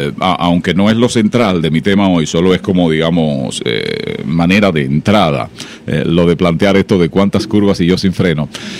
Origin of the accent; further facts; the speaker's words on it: Dominican Republic; nos ayuden a entender incluso esa identidad real como dominicanos, como dominicanas.